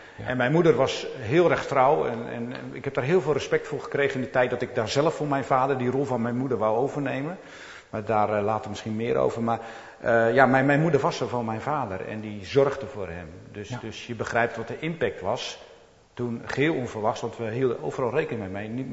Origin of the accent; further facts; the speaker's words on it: Dronten, Flevoland, Netherlands; ik ben geboren en getogen in Dronten.